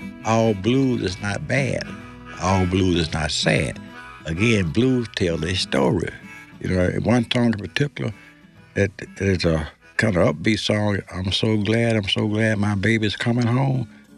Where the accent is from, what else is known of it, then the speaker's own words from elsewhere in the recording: Bentonia, Mississippi, United States; Yep. I grew up in a house of 14, 16 with my mom and dad.